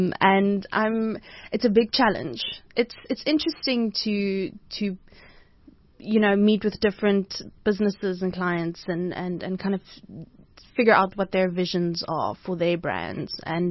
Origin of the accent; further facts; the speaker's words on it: Cradock, Eastern Cape, South Africa; now in Johannesburg, South Africa; It wouldn't have been possible if I hadn't moved there, you know, on my own from Craddock. Mm. I remember I was driving from Potch, where I studied.